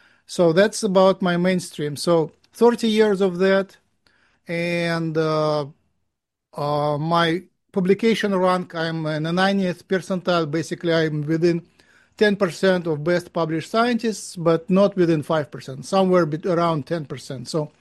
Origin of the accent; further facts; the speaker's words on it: Moscow, Russia; so I'm a Jew from Moscow, graduated from Moscow State University, the chemical department, main university, did DNA synthesis there for thesis.